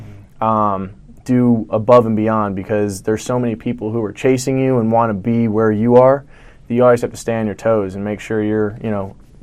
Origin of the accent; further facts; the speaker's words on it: Florida, United States; I'm from South Florida.